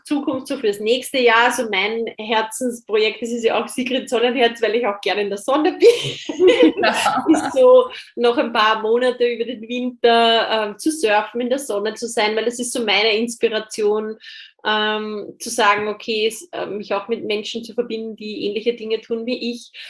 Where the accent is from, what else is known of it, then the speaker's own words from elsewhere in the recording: Austria; ich bin Österreicherin